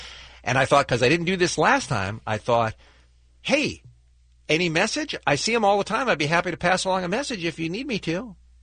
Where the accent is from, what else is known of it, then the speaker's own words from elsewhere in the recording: United States; Look, I'm an American. I don't want to get involved, you guys.